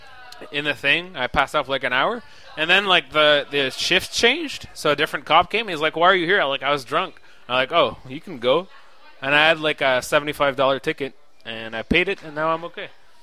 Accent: Saguenay, Quebec, Canada; I grew up in Saguenay, which was really French, so we didn't have a lot of English books. I spoke English

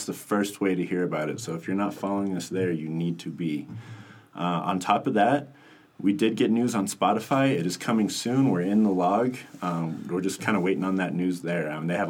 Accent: Las Vegas, Nevada, United States; I'm from Las Vegas. Like, I've heard that my whole life.

